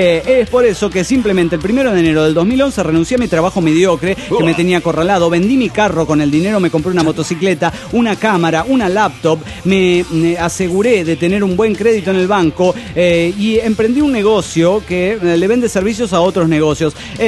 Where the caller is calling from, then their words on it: Panama; Hola niños … de Panamá.